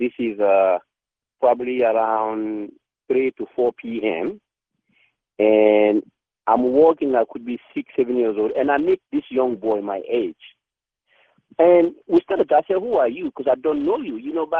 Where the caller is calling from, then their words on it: Northern Territory, Australia; I'm calling you from Northern Territory in Australia, where it is actually 4:48 p.m. Saturday.